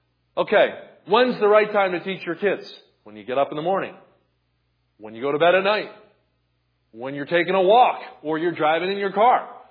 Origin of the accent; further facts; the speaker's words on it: New Jersey, United States; We grew up in New Jersey, and anytime it would snow, we would go out and take a walk, and the town was shut down.